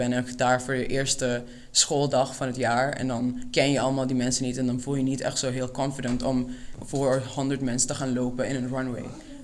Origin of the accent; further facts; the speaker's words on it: Curaçao; now in Netherlands; ik kom uit Curaçao, dus ik kom hier en ik heb geen familie of geen... Niet echt een community.